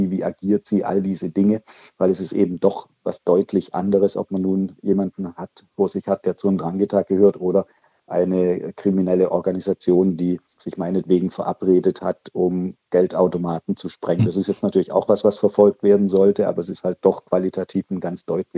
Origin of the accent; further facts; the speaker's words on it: Baden-Württemberg, Germany; Zunächst ist es so, ich komme aus Baden-Württemberg ursprünglich und habe deswegen diese Region besonders im Blick.